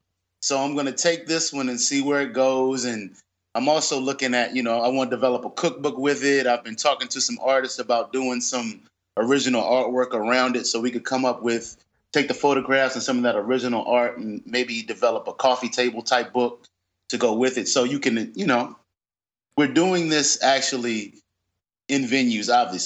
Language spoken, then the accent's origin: English; Lynchburg, Virginia, United States; And I'm from Lynchburg, Virginia, so I'm from the South.